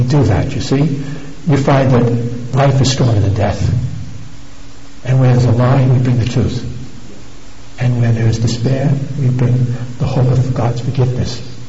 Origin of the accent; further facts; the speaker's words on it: New York City, New York, United States; when people realize I come from New York City, they ask me, at 9/11, where were you?